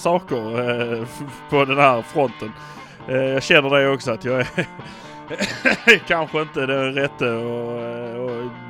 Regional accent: Malmö, Skåne, Sweden; Fördelen vi har, det är att vi är från Malmö.

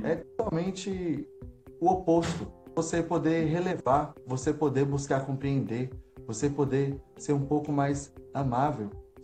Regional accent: Montes Claros, Minas Gerais, Brazil; Sou de Montes Claros, norte de Minas Gerais. … para quem estiver chegando agora. Sou estudante de engenharia, sou trabalhador espírita daqui da minha região

